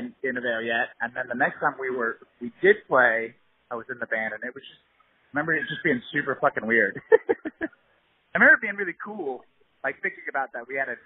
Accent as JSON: {"language": "English", "town": "Reston", "region": "Virginia", "country": "United States", "tie": "born or raised there", "also_born_or_lived": "Alexandria", "said": "I was born in Alexandria, but I moved to Reston when I was, like, in fucking kindergarten."}